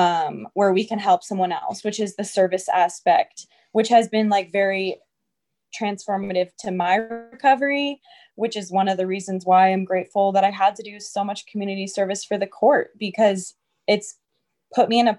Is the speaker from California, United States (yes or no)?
yes; Los Angeles, California, United States; I'm from Los Angeles, and I was in California, the first meeting I ever went